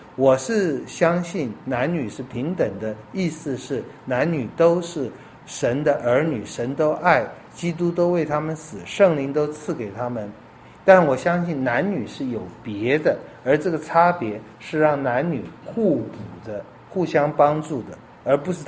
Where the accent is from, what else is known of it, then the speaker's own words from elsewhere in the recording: Northeast China, China; 跟咱们东北人一样